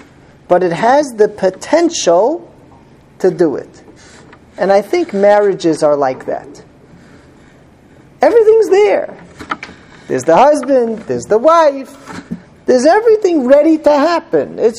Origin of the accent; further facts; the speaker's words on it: Muncie, Indiana, United States; I remember a couple when I was growing up in Muncie.